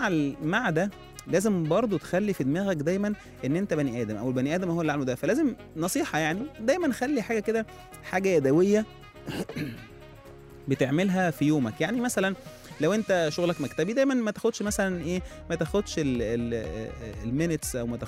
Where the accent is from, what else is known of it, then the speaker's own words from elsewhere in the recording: Egypt; يعني احنا دي مهمتنا كمصريين بقى، احنا نعلي عليه يعني.